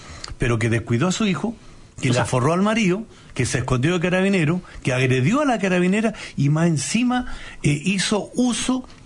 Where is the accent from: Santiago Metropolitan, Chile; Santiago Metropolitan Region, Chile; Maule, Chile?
Maule, Chile; Longaví; Y quiero reiterar mi saludo a Longaví, a mi pueblo, a los 50 años del Centro de Estudiantes, grandes próceres de mi pueblo.